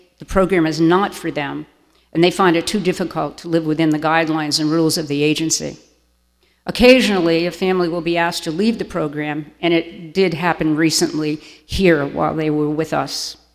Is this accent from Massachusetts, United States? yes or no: no; Rhode Island, United States; I am from Rhode Island, so we tend to get our A's and our R's all mixed up.